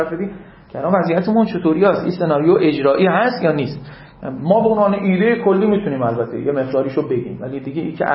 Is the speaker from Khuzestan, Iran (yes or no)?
yes; Khuzestan, Iran; من دیگه مثلا بچه خوزستانم